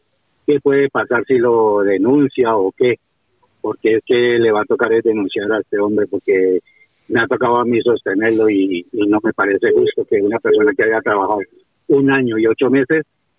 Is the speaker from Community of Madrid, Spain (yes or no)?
yes; Madrid, Community of Madrid, Spain; soy de Madrid.